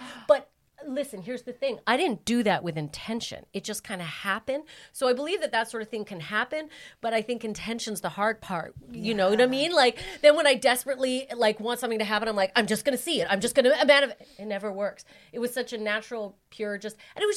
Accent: Calgary, Alberta, Canada; I'm from Calgary, Alberta

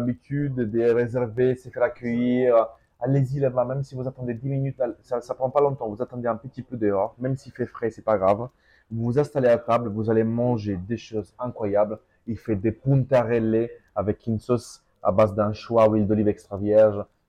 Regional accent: Calabria, Italy; French is a second language; quand tu viens chez moi, en Calabre, tu as des choses un peu comme les polpette di melanzane. Chez nous, on dit i purpetti mulinciana. C'est un dialecte vraiment calabrais.

